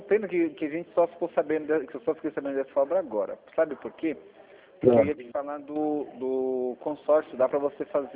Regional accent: Sorocaba, São Paulo, Brazil; sou de Sorocaba, moro na Vila Mato.

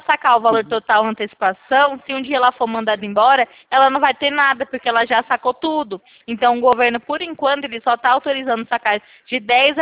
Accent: Americana, São Paulo, Brazil; Eu sou de americana.

